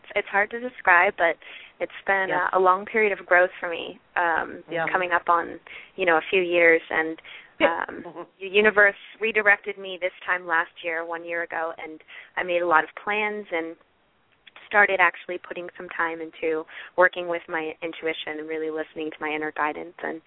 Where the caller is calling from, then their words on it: Massachusetts, United States; I'm from Massachusetts.